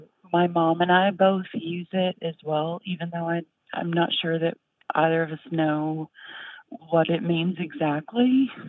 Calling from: Danville, Kentucky, United States; I'm calling from Danville, Kentucky.

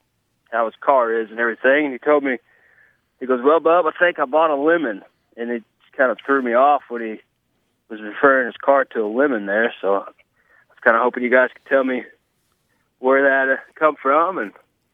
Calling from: Owensboro, Kentucky, United States; I'm from Owensboro, Kentucky.

